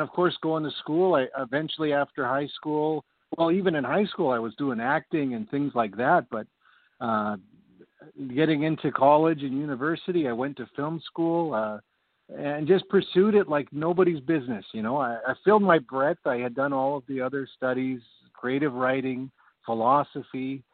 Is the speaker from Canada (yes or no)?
yes; Canada; I'm from Canada? I'm up in Vancouver, BC, which is in Canada, just over the border there.